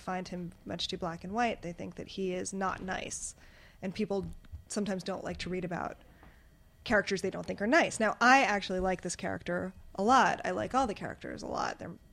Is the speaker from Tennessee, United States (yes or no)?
no; New York, United States; teenagers who grew up very close to where I grew up in the New York suburbs